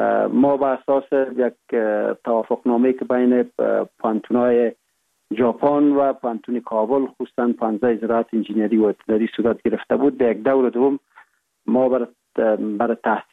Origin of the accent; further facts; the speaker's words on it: Kapisa, Afghanistan; born there; ما متولد سال 1347 ولسوالی سی اول کوهستان ولایت کاپیسا می باشیم و در یک فامیل روشن فکر دیده به جهان گشودیم